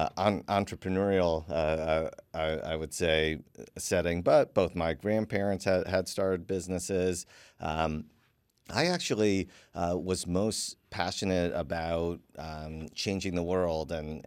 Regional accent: New York City, New York, United States; these were like formative experiences, again, growing up in New York City at the time, and just like learning to give back.

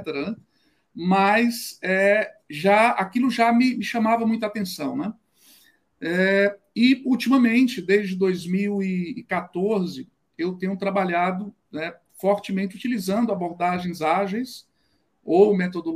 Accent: Fortaleza, Ceará, Brazil; eu sou de Fortaleza, Ceará.

